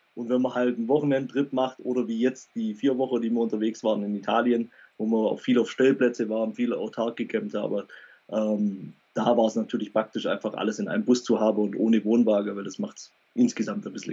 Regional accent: Baden-Württemberg, Germany; ich komme aus dem Bodenseekreis

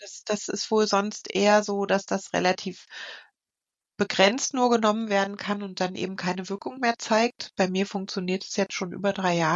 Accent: Thuringia, Germany; Und ich komme ja aus dem Mittelgebirge, aus dem schönen Thüringen.

